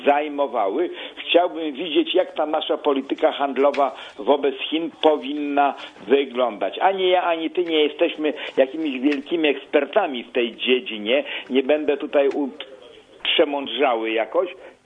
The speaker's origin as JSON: {"language": "Polish", "country": "United States", "said": "jako Amerykanin protestuję, że się wzywa ambasadora amerykańskiego do MSZ-u w sprawie programu telewizyjnego"}